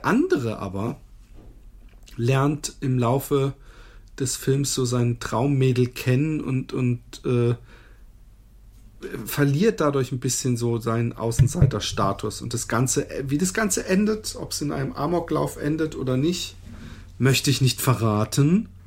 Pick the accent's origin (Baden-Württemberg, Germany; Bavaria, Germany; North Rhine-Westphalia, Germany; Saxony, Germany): Baden-Württemberg, Germany; Waldbronn; Also Waldbronn besteht aus Reichenbach, Busenbach und Etzenroth. Und ich bin in Busenbach aufgewachsen.